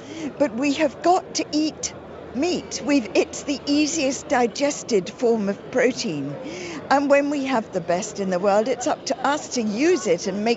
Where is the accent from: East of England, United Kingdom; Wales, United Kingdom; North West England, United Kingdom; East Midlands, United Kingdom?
North West England, United Kingdom; now in Skye, United Kingdom; I'm from Skye. Well, I'm from Lancashire, but I've lived in Skye for about 50 years.